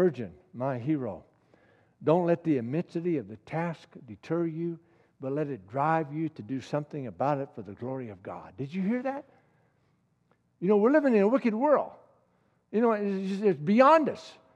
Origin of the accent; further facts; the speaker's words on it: South Carolina, United States; I was raised in South Carolina, you know, and I don't associate.